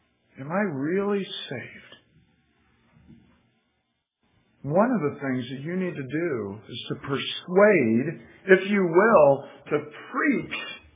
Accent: Indiana, United States; those of you who know me or been here very long at all know that I'm coming from Indiana. I'm used to working on a grid when it comes to roads.

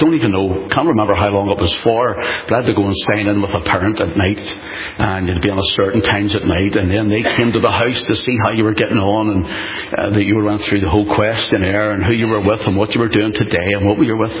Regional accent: Belfast, Northern Ireland, United Kingdom; Because I grew up a Protestant, in brackets. I grew up a loyalist. I grew up around this whole area. I come from the Shore Road, and my grandmother lived just around the corner here in Rathcoole.

